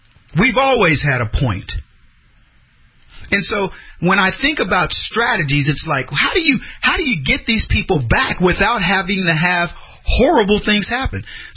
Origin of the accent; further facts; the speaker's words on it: United States; this was the proudest day for me as an American